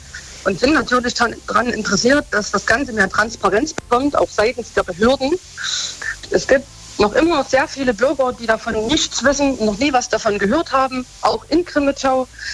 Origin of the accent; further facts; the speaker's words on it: Crimmitschau, Saxony, Germany; Ja, sehr gern. Das ist ja meine Heimat.